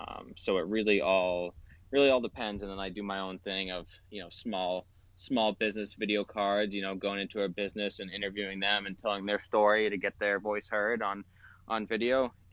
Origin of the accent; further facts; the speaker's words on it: New Hampshire, United States; Calling in from Miami, but I am from New Hampshire. I'm just on a little vacation.